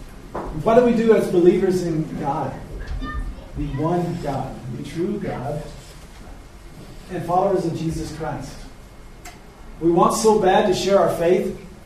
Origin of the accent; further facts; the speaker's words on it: Oklahoma, United States; much more unique than I grew up in Southwest Oklahoma.